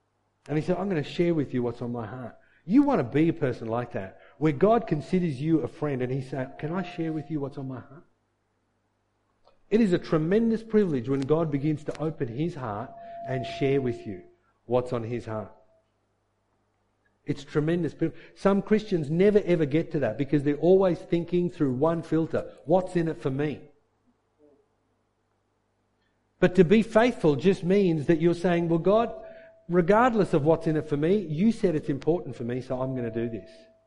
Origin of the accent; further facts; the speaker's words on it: India; I grew up in India. As a child, I grew up in India, and we had servants.